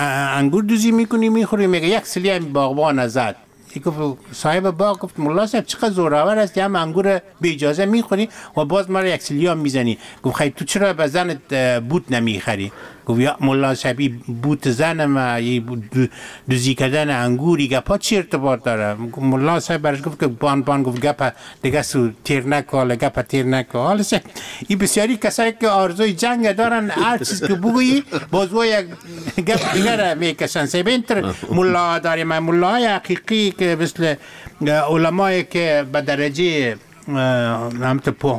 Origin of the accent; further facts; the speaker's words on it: Afghanistan; ما از افغانستان هستم